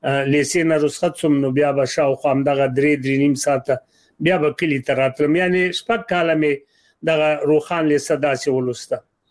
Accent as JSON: {"language": "Pashto", "town": "Alingar", "region": "Laghman", "country": "Afghanistan", "said": "د لغمان ولایت د الینګار د ولسوالۍ اوسیدونکی یم او یو سیمه ده چې نیازی نومیږي"}